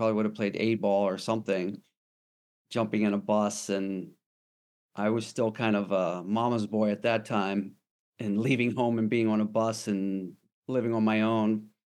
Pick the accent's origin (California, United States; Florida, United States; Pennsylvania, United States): Florida, United States; Melbourne Beach; So I kind of think of myself growing up in Melbourne Beach, Florida. It's like home for us. We lived there for like 10, 11 years.